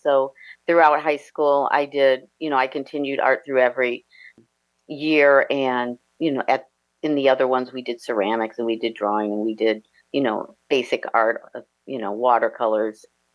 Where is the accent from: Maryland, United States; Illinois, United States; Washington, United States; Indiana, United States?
Indiana, United States; Merrillville; I grew up in Merrillville with my three siblings and my parents, and we were in a rural area of Merrillville, Ross Township area, which is a great place to grow up.